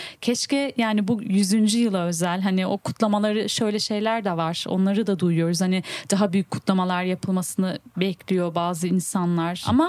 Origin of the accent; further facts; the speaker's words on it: Urfa, Şanlıurfa, Turkey; Urfalıyız